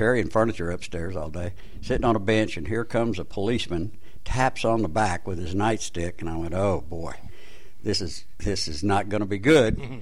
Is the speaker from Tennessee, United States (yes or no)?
no; Pine Bluff, Arkansas, United States; We both were from my hometown, Pine Bluff, about 80 miles southeast of here